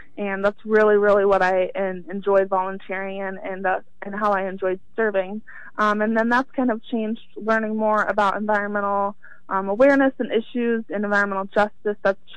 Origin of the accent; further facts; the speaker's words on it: Boone, Iowa, United States; I'm from Boone, and I graduated high school on this past December.